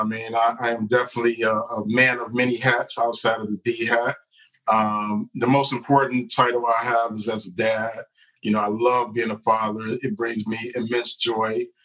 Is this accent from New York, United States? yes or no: no; Detroit, Michigan, United States; I grew up in Detroit, and I grew up in a household that on the outside looking in was like the model for middle class or working class Black America.